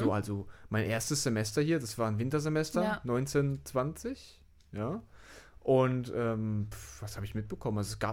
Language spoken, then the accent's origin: German; Kuppenheim, Baden-Württemberg, Germany; Ich komme ja aus Nähe Rastatt da, aus Kuppenheim.